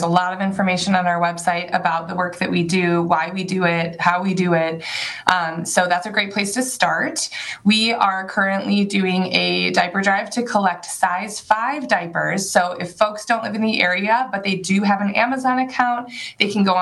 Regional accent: Lake Geneva, Wisconsin, United States; I'm from Lake Geneva, so I can speak to how amazing those boat tours are.

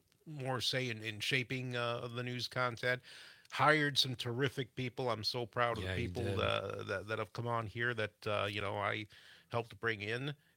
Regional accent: Gays Mills, Wisconsin, United States; I'm from Gays Mills.

